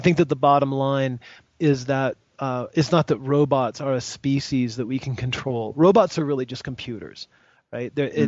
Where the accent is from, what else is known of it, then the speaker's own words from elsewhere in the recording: United States; Now, it might be because I'm an American, but I really enjoy the notion that everyone has access to arms.